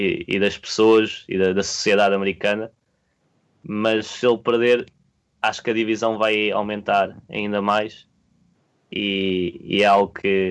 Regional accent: Portugal; Sim, e sendo português... ajuda-me a estar aqui de certa maneira

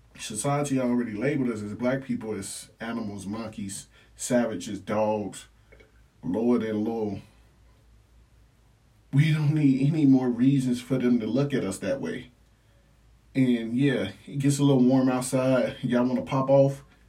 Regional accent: Chicago, Illinois, United States; Listen, I grew up in Chicago, so I get it.

